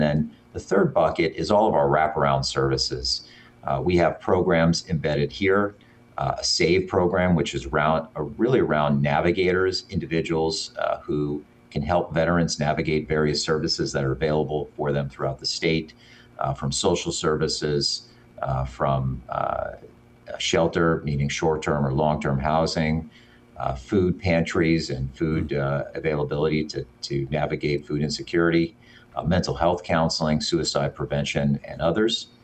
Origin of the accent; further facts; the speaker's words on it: Los Angeles, California, United States; My mom is from Lowell. My dad's from Winthrop. I grew up actually in Los Angeles.